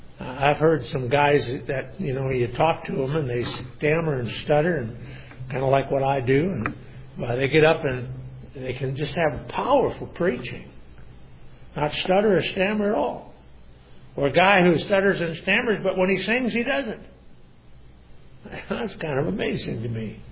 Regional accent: the South, United States; accent: southern; Well, I get my southern accent here going.

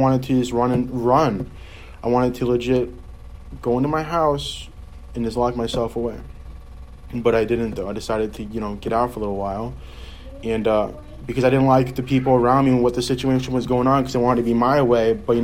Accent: New York, United States; also born or lived in Fort Myers, Florida; I'm 18 years old. I was born in Fort Myers. I moved over to New York, where I was raised for 10 years, and moved down to here.

